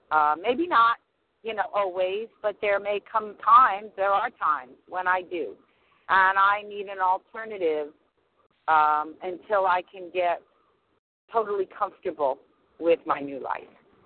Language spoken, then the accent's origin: English; Houston, Texas, United States; I am a compulsive overeater.